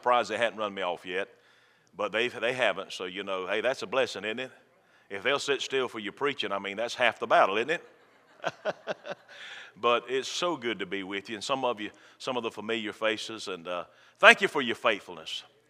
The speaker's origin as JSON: {"language": "English", "town": "Hoboken", "region": "Georgia", "country": "United States", "lives_now": "Folkestone, United States", "said": "We are from Hoboken. I've been teaching school there in Hoboken for 20, I think this is my 20th year teaching public school there at Brantley County Middle."}